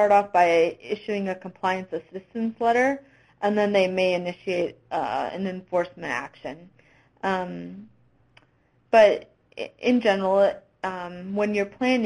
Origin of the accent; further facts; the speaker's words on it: Minnesota, United States; I haven't come across any in my home state of Minnesota yet.